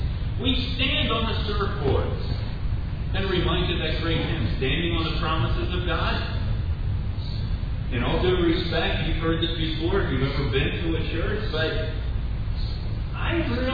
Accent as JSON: {"language": "English", "town": "Delanco", "region": "New Jersey", "country": "United States", "tie": "born or raised there", "also_born_or_lived": "Riverside", "said": "You see, in growing up in Delanco and Riverside, the greatest bodies of water we had were the Delaware River and the Ransom Creek."}